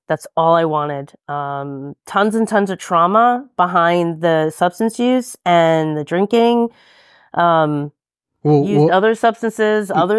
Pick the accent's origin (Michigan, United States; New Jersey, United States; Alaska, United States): New Jersey, United States; also born or lived in New York; Pretty much. I was born in New York and moved out to New Jersey. I think I was 6, 7, 8 years old.